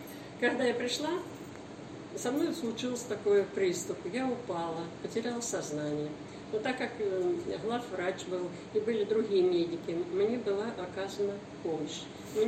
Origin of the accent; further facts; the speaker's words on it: Russia; из станицы Итерьевска, Михайловского района.